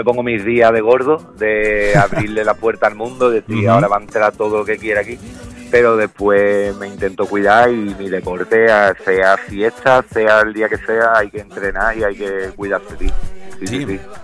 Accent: Andalusia, Spain; la verdad que muy orgulloso también como andaluz, ¿no?

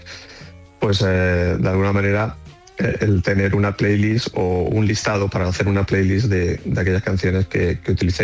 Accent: Pulpí, Andalusia, Spain; now in Madrid, Spain; Sí, soy un pulpileño, un madrileño de Pulpí.

